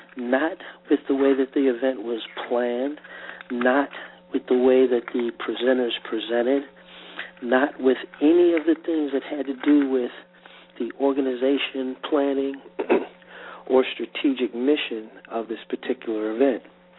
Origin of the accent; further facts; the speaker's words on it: New York, United States; as a New Yorker and pretty much a natural skeptic at heart